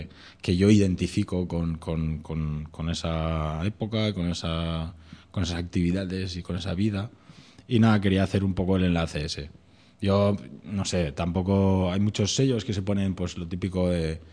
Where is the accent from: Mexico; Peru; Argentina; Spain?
Spain; Carcaixent, Valencian Community; en radio, en Carcaixent, de mi pueblo, teníamos un programilla cuando éramos jóvenes.